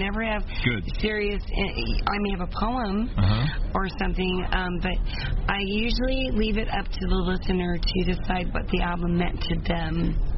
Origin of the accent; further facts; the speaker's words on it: Missouri, United States; I am. I'm from Missouri, so...